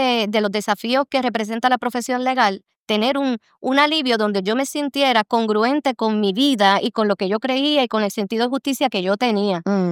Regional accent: Arecibo, Puerto Rico; yo soy nacida y criada en Arecibo, Puerto Rico.

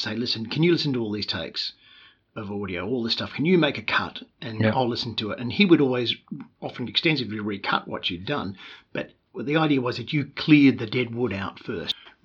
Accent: Melbourne, Victoria, Australia; also born or lived in Sydney / Newcastle; I was born in Melbourne, in suburban Melbourne, in Springvale, a good 15, 20 k's from Melbourne, central city. I grew up in suburbs, and then I moved to Sydney.

